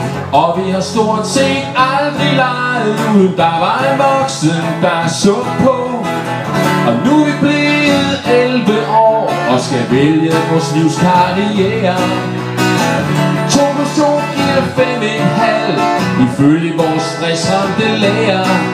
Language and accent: Danish; Roskilde, Zealand, Denmark; jeg er jo født og opvokset i Roskilde. Jeg kommer her ikke så tit længere.